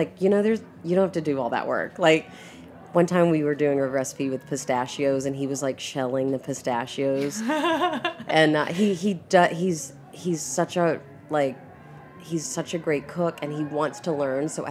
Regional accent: Coleman, United States; And I'm like, I'm from a small town, Coleman.

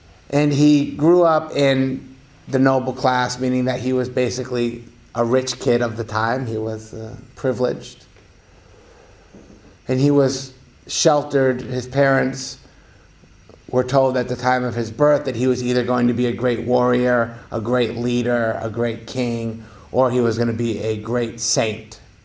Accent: United States; I grew up in America. I grew up in, you know, I didn't want for much.

